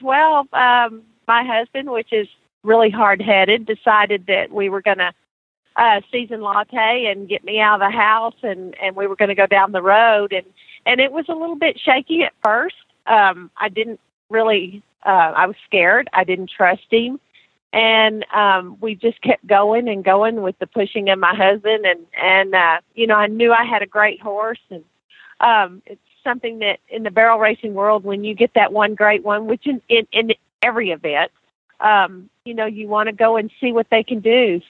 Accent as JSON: {"language": "English", "town": "Dallas", "region": "Texas", "country": "United States", "tie": "born or raised there", "said": "I grew up in Dallas, Texas."}